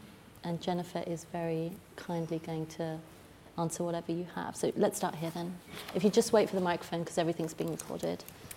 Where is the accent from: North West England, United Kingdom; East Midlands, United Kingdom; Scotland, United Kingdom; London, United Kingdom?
London, United Kingdom; I have experienced racism throughout my life because I grew up in Southeast London. Southeast London was not a great place in the 80s and 90s.